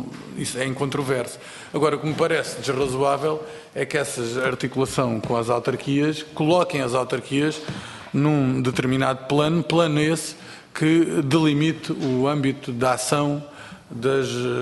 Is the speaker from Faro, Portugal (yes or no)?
yes; Faro, Portugal; Isso é matéria, para mim, como algarvio, da maior importância.